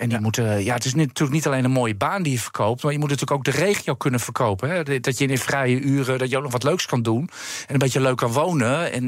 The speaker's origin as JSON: {"language": "Dutch", "country": "Netherlands", "said": "Maar ja, als Nederlander juicht mijn hart."}